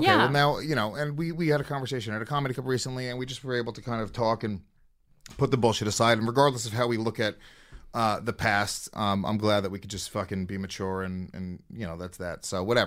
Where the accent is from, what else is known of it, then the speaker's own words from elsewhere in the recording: United States; It was like, I'm American, so I'm such a fucking, you know.